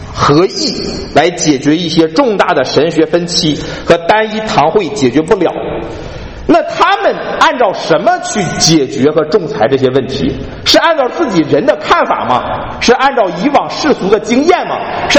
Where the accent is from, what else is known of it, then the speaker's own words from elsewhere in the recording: China; 尤其是对于我们来自中国的人来说